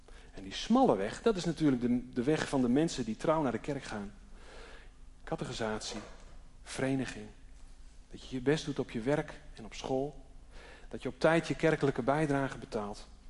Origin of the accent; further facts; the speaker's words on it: Drachten, Friesland, Netherlands; born there; ik ben geboren in Drachten.